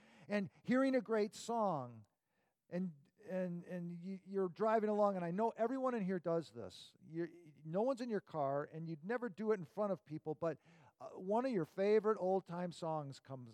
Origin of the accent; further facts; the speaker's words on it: Detroit, Michigan, United States; I remember as a kid growing up in Detroit